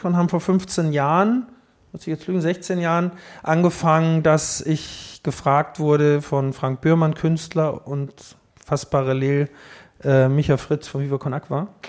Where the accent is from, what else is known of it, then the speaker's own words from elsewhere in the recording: Austria; Ich komme ja aus dem Ennstal.